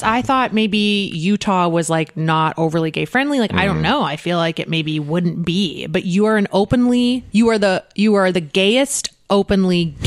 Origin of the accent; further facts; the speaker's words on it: Canada; I'm Canadian. I'm here.